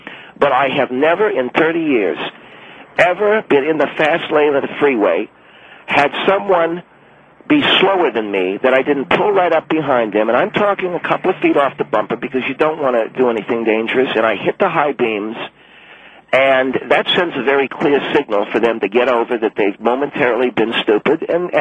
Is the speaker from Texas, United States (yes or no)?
yes; Houston, Texas, United States; and I grew up in Houston, Texas.